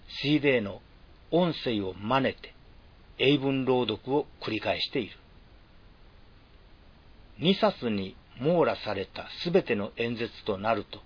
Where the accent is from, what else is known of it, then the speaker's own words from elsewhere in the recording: Wakayama, Japan; 心理学の大御所、太田芳夫教授が一緒され、僕が南紀熊野出身と知るや、随分親しくしてくれた。